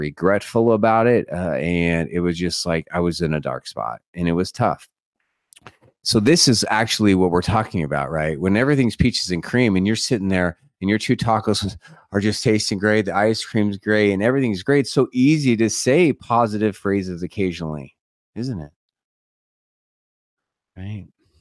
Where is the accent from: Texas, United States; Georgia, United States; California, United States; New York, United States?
California, United States; San Diego; I grew up in San Diego. It's really big down there.